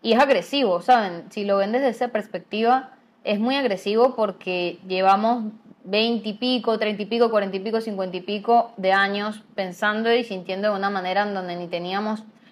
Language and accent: Spanish; San Cristóbal, Táchira, Venezuela; now in Valencia, Venezuela; yo soy de San Cristóbal, Venezuela, y vivo en Valencia